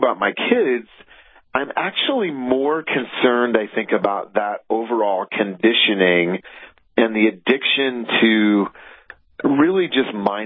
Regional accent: Iowa, United States; And okay, you know, I grew up in Iowa. Our house was almost destroyed by a tornado when I was 4

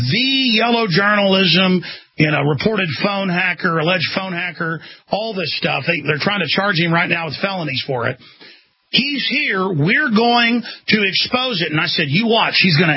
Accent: Texas, United States; is the opposite of how I was raised and who I am as a Texan.

